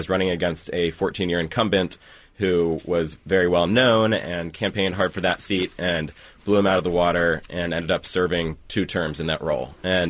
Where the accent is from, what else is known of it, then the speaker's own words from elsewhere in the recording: Virginia, United States; I grew up in Northern Virginia and grew up knowing D.C. very well. I grew up going to church in Northeast.